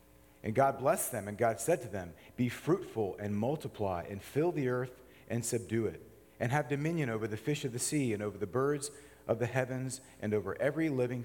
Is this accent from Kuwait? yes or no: no; Orlando, Florida, United States; I grew up in Florida, in suburban Orlando